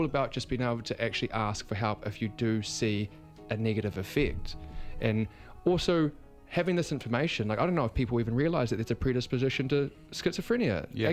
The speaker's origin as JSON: {"language": "English", "town": "Invercargill", "region": "Southland", "country": "New Zealand", "said": "I don't come from some like hippie family. I'm from Invercargill, conservative mum, religious, went to Catholic school my whole life."}